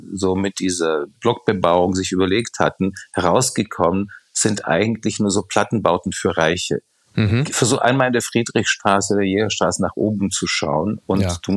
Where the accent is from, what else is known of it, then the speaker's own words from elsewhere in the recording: Prague, Czechia; Ich war gerade in Prag, was meine Heimatstadt ist, wo ich auch manchmal öfters bin.